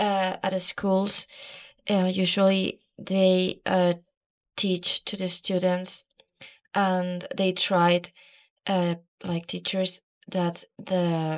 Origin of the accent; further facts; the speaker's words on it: Spain; English is a second language; I'm from Spain.